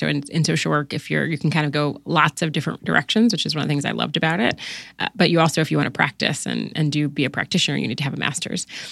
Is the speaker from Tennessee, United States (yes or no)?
no; Newport News, Virginia, United States; Yeah, I grew up in Newport News, Virginia. So it's sort of tidewater. It's where, like, close to Virginia Beach and Hampton and Williamsburg.